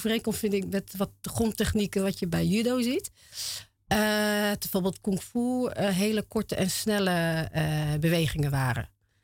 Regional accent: Ridderkerk, South Holland, Netherlands; ik kom oorspronkelijk uit Ridderkerk, uit de Molukse Islamitische Gemeenschap in Ridderkerk.

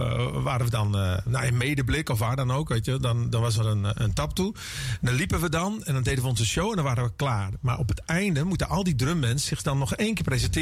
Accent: Friesland, Netherlands; first language Frisian; Dutch is a second language; Ja, Fries is mijn eerste taal en daar zit wel ook een urgentie in.

